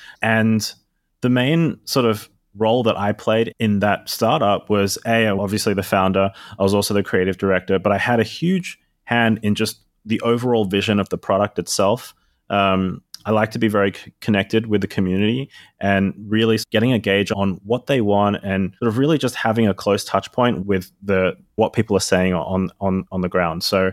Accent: Australia; now in Singapore; I grew up in Australia my whole life there. I've been in Singapore for the last couple of years

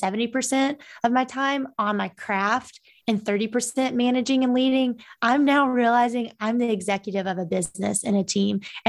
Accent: the South, United States; I still deal with, say that five times fast as a Southerner.

